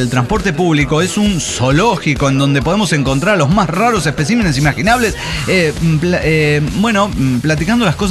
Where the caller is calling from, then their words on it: Guadalajara, Jalisco, Mexico; de Guadalajara.